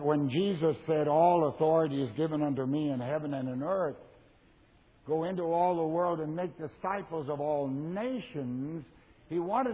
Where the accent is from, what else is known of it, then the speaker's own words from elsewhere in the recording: the Prairies, Canada; I was raised in the Canadian prairies.